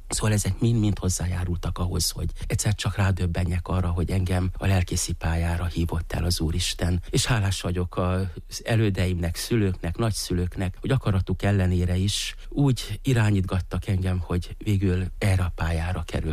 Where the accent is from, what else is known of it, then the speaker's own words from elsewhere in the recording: Târgu Lăpuș, Maramureș, Romania; És hát Magyar Láposon láttam meg a napvilágot, és nagyon-nagyon sokat számított az életemben az, hogy pontosan ebben a városkában születtem.